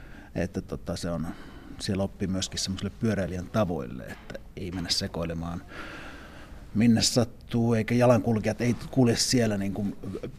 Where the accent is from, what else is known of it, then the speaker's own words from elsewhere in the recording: Punkaharju, South Savo, Finland; kun mä oon maaseudulta kotoisin tuolta Punkaharjulta, niin kouluun piti ajaa pyörällä jo.